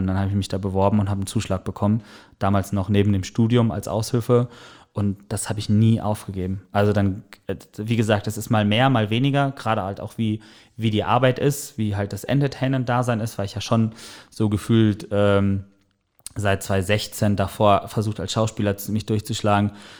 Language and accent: German; North Rhine-Westphalia, Germany; moved away as an adult; now in Hamburg, Germany; Ich komme gebürtig aus dem Sauerland, habe eine Lehre zum Elektriker gemacht